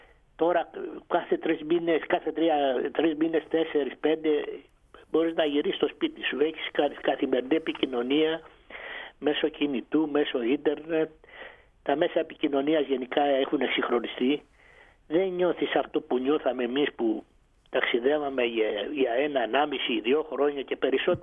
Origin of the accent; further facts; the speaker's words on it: Chios, North Aegean, Greece; Να σας πω σαν χιώτης